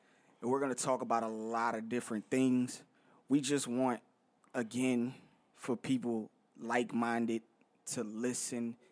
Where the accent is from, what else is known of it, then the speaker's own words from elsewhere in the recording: New York, United States; Now, even though we're from New York, not all of our teams are New York teams.